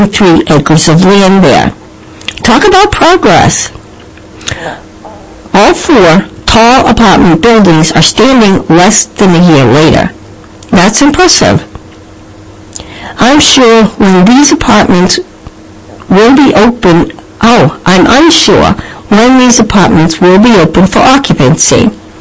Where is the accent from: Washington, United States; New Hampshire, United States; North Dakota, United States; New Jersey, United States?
New Hampshire, United States; Nashua; I love my hometown of Nashua just as many of you treasure where you come from.